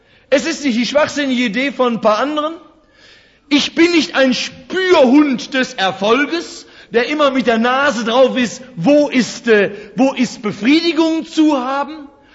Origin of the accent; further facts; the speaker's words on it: North Rhine-Westphalia, Germany; ich komme aus dem Ruhrgebiet, nicht?